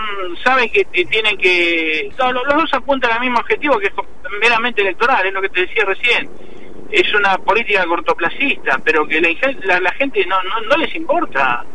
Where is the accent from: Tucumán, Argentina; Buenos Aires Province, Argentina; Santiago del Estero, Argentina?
Buenos Aires Province, Argentina; Quilmes; lo sé yo, que me crié en Quilmes, que hace más de 5 años que no vivo en el barrio, pero que tengo amigos y tengo vecinos que viven ahí